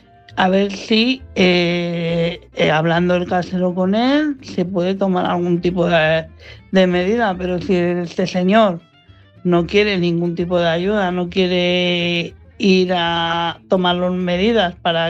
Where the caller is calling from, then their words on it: Madrid, Community of Madrid, Spain; de Madrid.